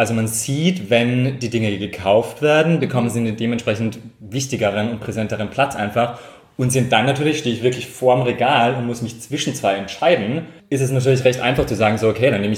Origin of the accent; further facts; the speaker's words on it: Tyrol, Austria; ich bin ursprünglich aus Tirol, also auch vom Land, das heißt Bauernhof und so weiter ist schon alles sehr nah.